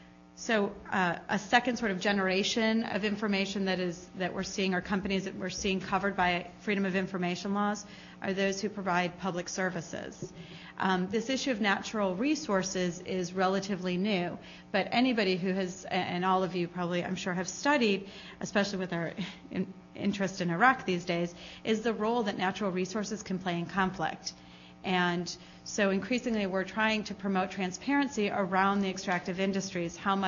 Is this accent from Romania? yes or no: no; Atlanta, Georgia, United States; and let me say, I'm from Atlanta. Coca-Cola funded our conference.